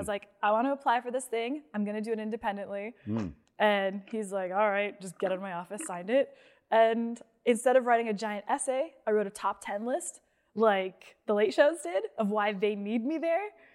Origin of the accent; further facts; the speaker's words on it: Canada; Because we're Canadian. All Canadians are best friends.